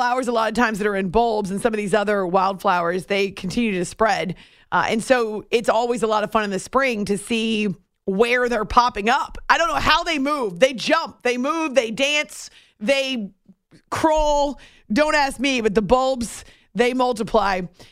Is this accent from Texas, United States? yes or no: no; New Hampshire, United States; I actually have friends in New England, where I grew up in New Hampshire, who had no snow all winter until the last couple of weeks.